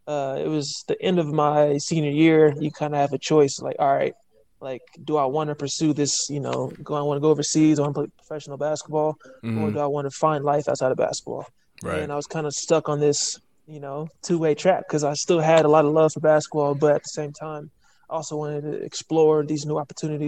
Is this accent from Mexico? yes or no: no; Denver, Colorado, United States; also born or lived in Aurora; Denver native, born and raised out here in Denver. Went between here and Aurora, so mostly grew up in the Green Valley area, kind of towards the airport.